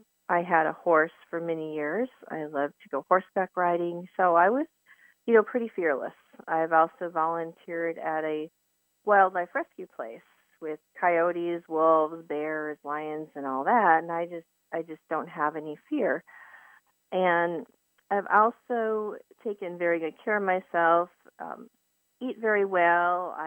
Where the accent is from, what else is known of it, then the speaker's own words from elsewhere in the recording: Minnesota, United States; moved away as an adult; also born or lived in California / Arizona / Colorado / North Carolina; I'm 52 and or 53, just turned 53 in December, born and raised in Minnesota. And at the age of 21, I knew I wanted to escape the frozen tundra, so to speak.